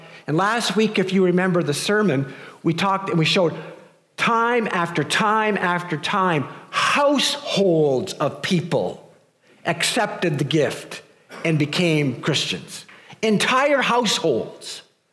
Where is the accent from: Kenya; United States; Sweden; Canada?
Canada; I don't know if it's because we're just Canadian or what